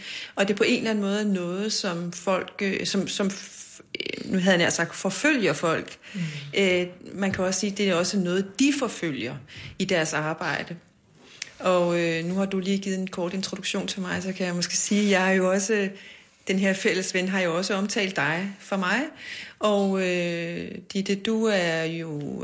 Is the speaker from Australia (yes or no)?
no; Greenland; og jeg er opvokset i Grønland.